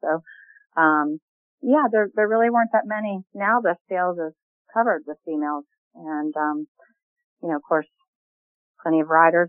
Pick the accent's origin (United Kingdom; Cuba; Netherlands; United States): United States; Florida; I grew up in South Florida and was the only member of my family that was interested in horses.